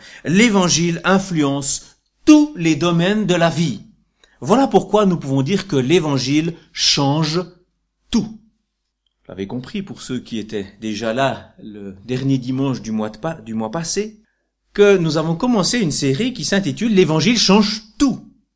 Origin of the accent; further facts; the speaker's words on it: Bourgogne-Franche-Comté, France; born there; je suis né dans le Jura, dans une famille avec un père qui était descendant des Mennonites.